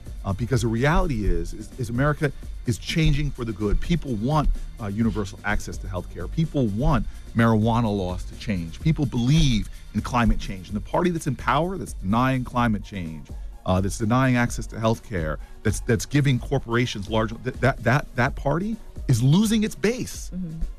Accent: United States; One of my favorite moments as an American, this is one of my favorite moments as an American

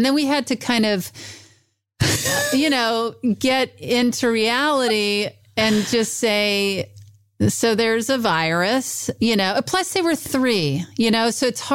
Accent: Mississippi, United States; I'm in my hometown in Mississippi, staying with my cousin and on my days off from filming in New Orleans.

